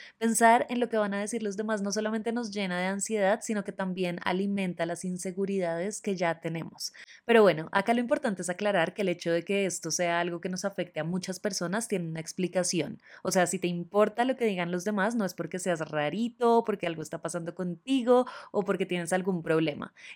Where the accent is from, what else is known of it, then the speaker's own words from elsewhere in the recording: Colombia; Yo soy de Colombia